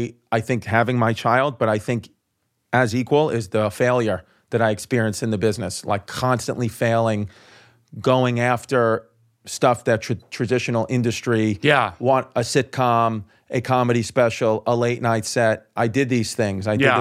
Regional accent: Brooklyn, New York, United States; I was from Brooklyn, but it's very similar.

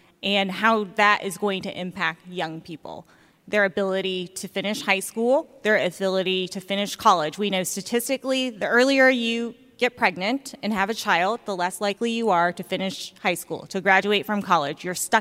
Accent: Augusta, Georgia, United States; And when I was young, growing up in Augusta, Georgia, I knew, Augusta in the house.

